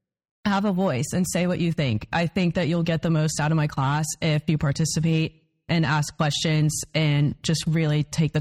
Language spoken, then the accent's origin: English; River Ridge, Louisiana, United States; Sure. So I grew up in River Ridge, and I went to St. Matthew all my life.